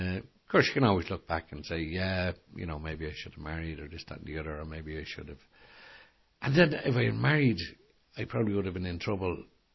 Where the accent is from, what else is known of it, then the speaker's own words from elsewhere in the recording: Dublin, Leinster, Ireland; because I grew up in Ballyfermot.